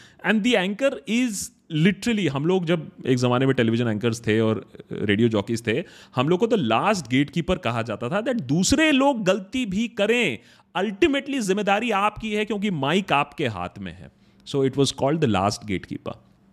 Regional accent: Uttar Pradesh, India; भाई मैं यूपी से हूं यार गालियां नहीं आती हैं क्या मुझे

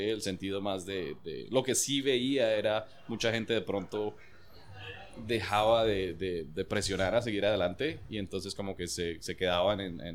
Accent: Colombia; yo soy de Colombia y cada vez que voy a Cartagena veo la cultura de cóctel creciendo impresionantemente.

